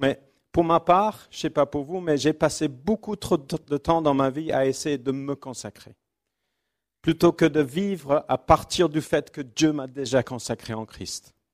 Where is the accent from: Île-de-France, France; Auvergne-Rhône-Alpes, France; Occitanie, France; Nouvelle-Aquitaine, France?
Île-de-France, France; Créteil; évidemment. Nous venons de Créteil, nous sommes contents de ne pas être les seuls cristoliens.